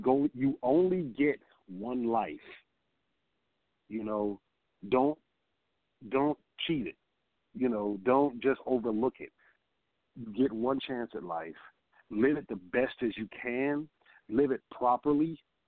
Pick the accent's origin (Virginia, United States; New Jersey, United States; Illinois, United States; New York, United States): New York, United States; Hey, as the New Yorker in me, you know, it's one love.